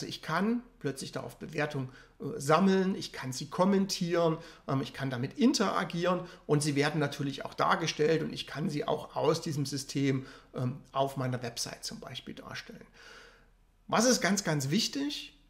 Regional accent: Leipzig, Saxony, Germany; weil ich komme aus Leipzig, Wiederitzsch, Friseure in meinem Umfeld angezeigt.

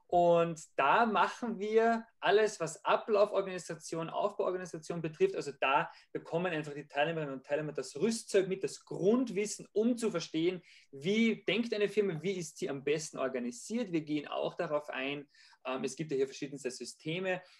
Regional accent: Austria; Ja, also ich bin Österreicher, wie man vielleicht schon am Dialekt etwas erkennt.

